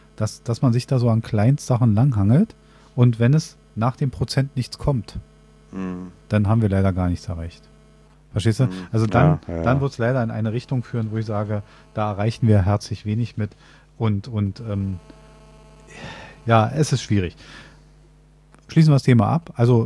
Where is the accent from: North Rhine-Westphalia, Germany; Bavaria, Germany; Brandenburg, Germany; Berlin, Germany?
Berlin, Germany; wir leben in einer Großstadt, also wir als Berliner